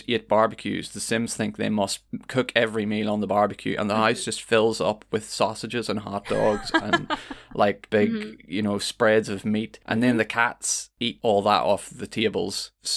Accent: Ireland; I'm from Ireland. You can hang up pots and pans anywhere.

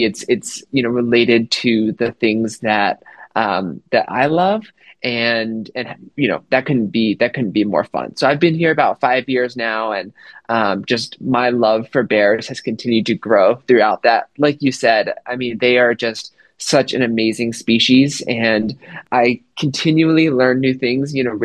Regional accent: Idaho, United States; So I grew up in Idaho and grew up outdoorsy

